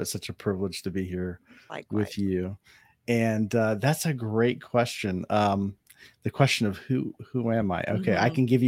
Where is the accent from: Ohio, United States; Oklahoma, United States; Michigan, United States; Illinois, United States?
Ohio, United States; I grew up in Ohio. So where I live now it's not normal, you know, mountains and ocean and desert, and you get all the topography.